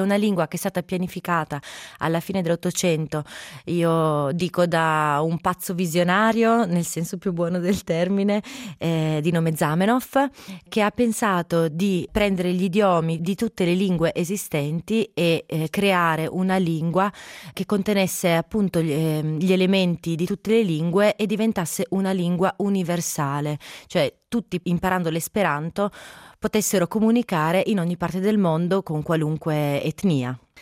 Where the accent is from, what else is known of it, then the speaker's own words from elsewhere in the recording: Rimini, Emilia-Romagna, Italy; essendo riminese, Rimini San Marino, era un concerto anche comodo